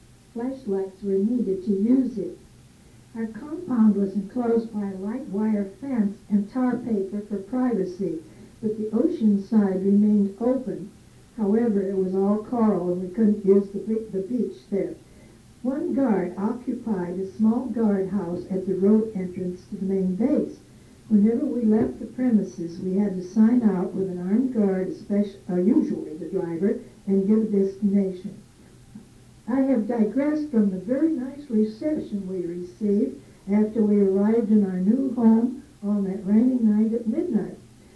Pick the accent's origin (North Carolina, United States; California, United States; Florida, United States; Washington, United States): California, United States; San Pedro; When my turn came and I said I was from New San Pedro, California, a big cheer went up